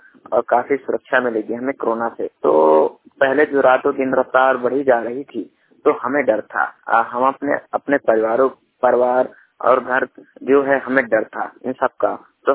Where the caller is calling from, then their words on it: Banda, Uttar Pradesh, India; जिला बांदा, उत्तर प्रदेश से।